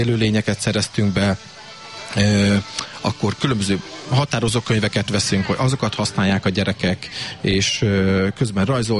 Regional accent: Kisújszállás, Jász-Nagykun-Szolnok, Hungary; now in Jászboldogháza, Hungary; kisgyerekkorban én kisúszáson nőttem fel, tehát én itt Boldogházba szokták mondani, hogy gyütment vagyok, már 16 éve itt élek.

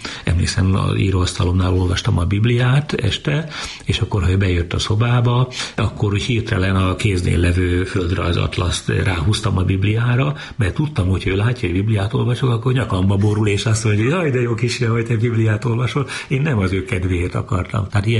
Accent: Csögle, Veszprém County, Hungary; also born or lived in Budapest; A Betesdában születtem, de akkor még bőven vidéken éltünk. Apámat nem akarták lelkészé szentelni. Rossz káder volt, ahogyan akkor mondták. Egy Isten hátam mögöttinek nevezett kis faluba, Veszprém megyébe, Csöglére helyezték.

